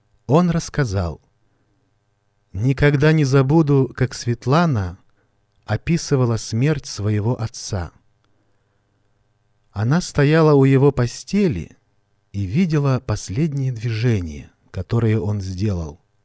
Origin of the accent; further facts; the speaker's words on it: Chennai, Tamil Nadu, India; Russian is a second language; Я вырос и родился в Индии, в городе Ченнаи. Мой отец был из Керала, мама из Ченнаи.